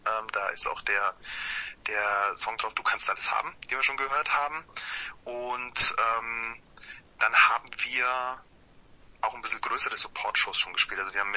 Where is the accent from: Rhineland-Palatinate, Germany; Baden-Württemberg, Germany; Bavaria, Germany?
Bavaria, Germany; Munich; Ich komme aus München